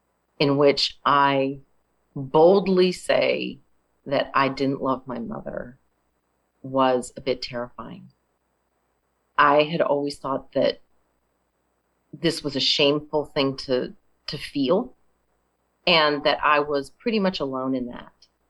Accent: California, United States; Well, I grew up in California, and I admit that I had some of my own stereotypes when I came to the South.

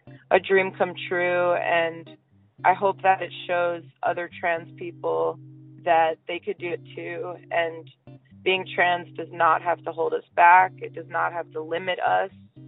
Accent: New York, United States; moved away as an adult; Yeah, I grew up on Long Island, and like all throughout my teenage years, I just couldn't wait to leave. And as soon as I was 18, I left.

